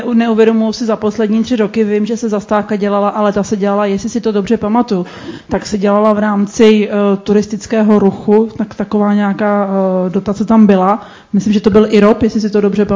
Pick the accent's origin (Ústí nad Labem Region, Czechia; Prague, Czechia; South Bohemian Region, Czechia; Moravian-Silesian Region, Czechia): Ústí nad Labem Region, Czechia; Klášterec nad Ohří; nejsem z Žatce, jsem z Klášterce nad Ohří